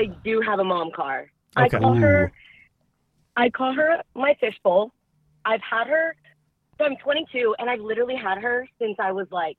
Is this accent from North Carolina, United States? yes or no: no; San Antonio, Texas, United States; I'm from San Antonio.